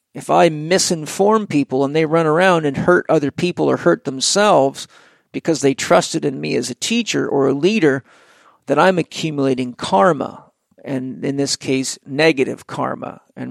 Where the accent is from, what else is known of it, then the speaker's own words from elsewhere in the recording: San Diego, California, United States; I found Penny in Australia, but she lived in New Zealand, and I'm from San Diego.